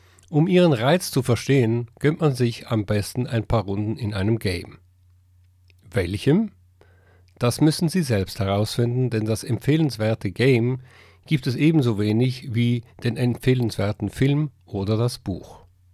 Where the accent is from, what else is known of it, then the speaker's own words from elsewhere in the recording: Switzerland; ich bin Schweizer, falls man das noch nicht gemerkt hat